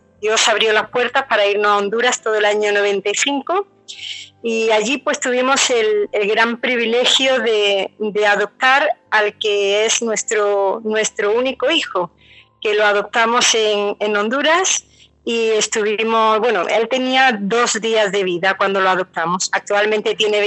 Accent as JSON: {"language": "Spanish", "town": "Córdoba", "region": "Andalusia", "country": "Spain", "moved": "as an adult", "said": "llevamos 16 años viviendo en un pueblo de Sevilla, ¿verdad? Yo, como he dicho, pues soy de Córdoba. Mi marido Juan es de Asturias. Nos conocimos en Barcelona porque yo me fui a los 24 años a estudiar a Barcelona"}